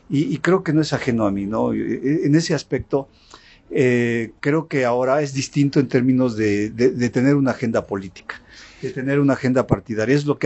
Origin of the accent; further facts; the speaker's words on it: Pachuca, Hidalgo, Mexico; soy pachuqueño, soy de Pachuca, conozco Pachuca.